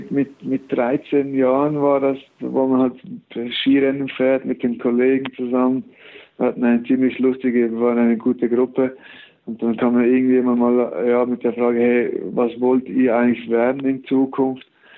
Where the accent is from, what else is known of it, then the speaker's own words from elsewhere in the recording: Valais, Switzerland; Und als Schweizer, also als Walliser, wenn man nicht im Wallis in die Schule geht, dann muss man die Schule wie selber, komplett selber bezahlen.